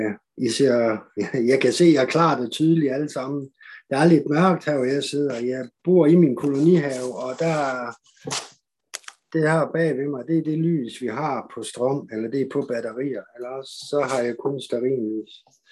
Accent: Aalborg, North Denmark Region, Denmark; Jeg er 56 år, jeg er født og opvokset i Aalborg

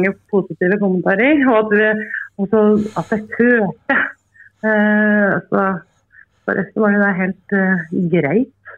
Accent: Innlandet, Norway; accent: Toten dialect; Nei, det for at vi kommer fra Toten og tvillinger da, sikkert.

